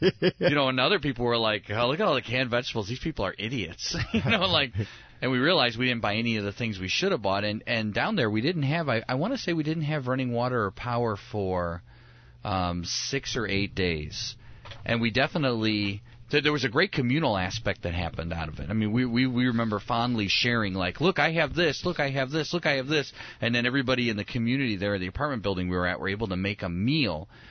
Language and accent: English; Midwest, United States; But we heard the hurricane was coming, and we're from the Midwest, so we don't know what that means.